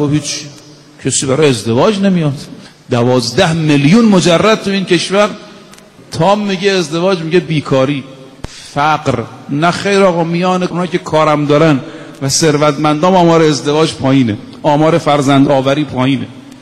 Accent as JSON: {"language": "Persian", "region": "Qom", "country": "Iran", "tie": "born or raised there", "said": "ما زمان طاغوت، ما بچه قمیم"}